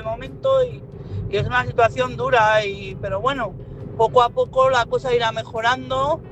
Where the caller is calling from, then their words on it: Madrid, Community of Madrid, Spain; de Madrid.